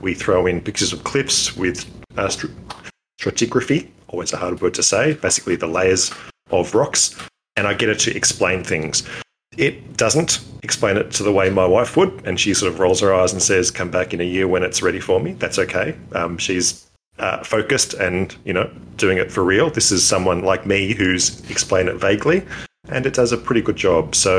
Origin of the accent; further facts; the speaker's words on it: Australia; As an Aussie